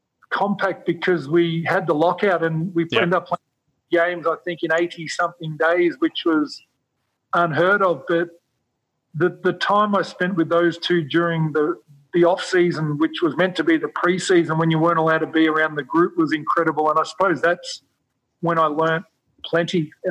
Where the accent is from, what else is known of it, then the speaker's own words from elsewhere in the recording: Australia; moved away; back then when I said I came from Australia, people still thought that was further south in the United States.